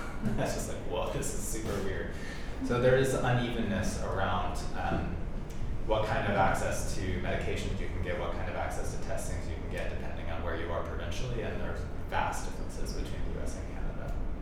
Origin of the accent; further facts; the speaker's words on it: Maine, United States; I'm from Podunk, nowhere, Maine. Like, Sherbrooke is halfway between Boston and Sherbrooke